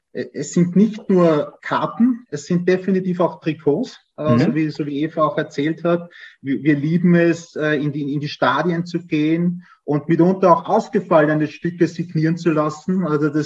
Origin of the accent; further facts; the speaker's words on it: Austria; sind wir schon stolz drauf, glaube ich, auch als Österreicher, dass wir hier einen Verein haben, der Jahr für Jahr tolle Talente herausbringt